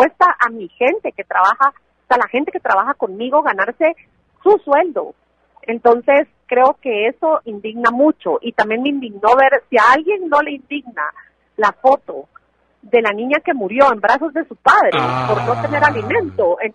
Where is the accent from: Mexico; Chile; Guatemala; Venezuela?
Guatemala; soy guatemalteca que paga sus impuestos.